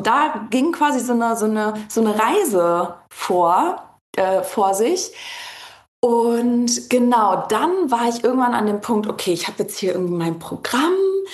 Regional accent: Cologne, North Rhine-Westphalia, Germany; also ich komme aus Köln, hatte eine Praxis oder habe immer noch eine hier in Köln

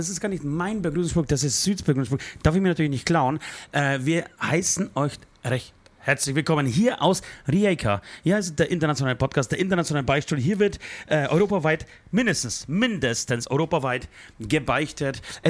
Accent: Poland; ich bin Pole

